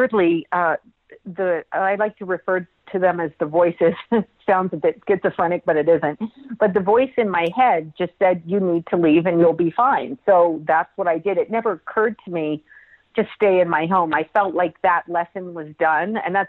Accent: Toronto, Ontario, Canada; I first of all wasn't born on the streets of Toronto, but yes, I was born in Toronto, Canada, which is my homeland, my home people.

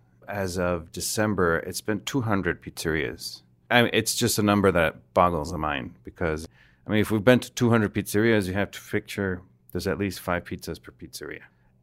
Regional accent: Mexico; I'm from Mexico.

